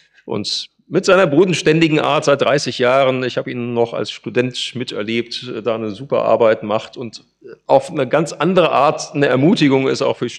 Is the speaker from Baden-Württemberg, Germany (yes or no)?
no; Halver, North Rhine-Westphalia, Germany; in meiner alten Heimatgemeinde in Halver, die eigentlich immer auch am Schrumpfen war und überaltert